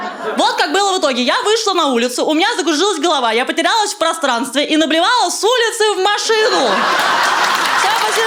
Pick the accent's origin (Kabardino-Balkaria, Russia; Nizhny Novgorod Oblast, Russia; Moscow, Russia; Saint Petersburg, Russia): Moscow, Russia; я москвичка, я всю жизнь живу в Москве. Я люблю свой город, реально. Я всю жизнь хожу по Москве